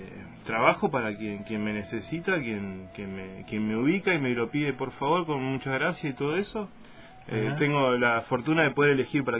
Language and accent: Spanish; Argentina; Mucha gente que migra después extraña el hecho de esta cosmovisión que solo tenemos los argentinos.